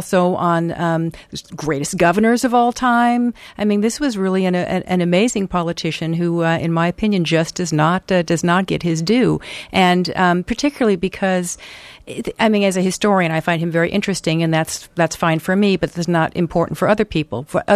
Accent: Seattle, Washington, United States; Well, I was born and raised in Seattle

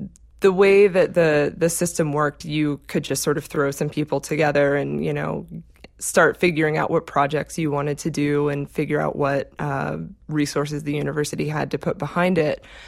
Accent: Athens, Georgia, United States; Well, I grew up in Athens, Georgia, and I went to college in Atlanta.

